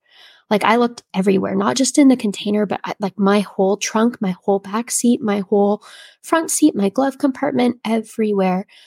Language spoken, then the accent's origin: English; Philippines; I grew up in the Philippines as a missionary kid.